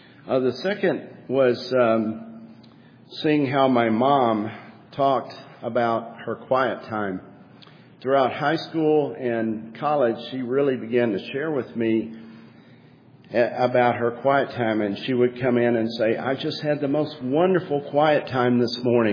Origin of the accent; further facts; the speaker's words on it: Bearden, Arkansas, United States; I grew up in Bearden, Arkansas, a small town in southern Arkansas, next to the big city of Camden